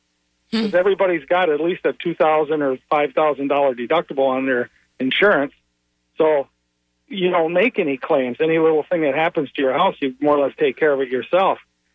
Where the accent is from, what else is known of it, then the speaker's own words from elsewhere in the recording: Wisconsin, United States; Up north, I'm from Wisconsin, and up north in Wisconsin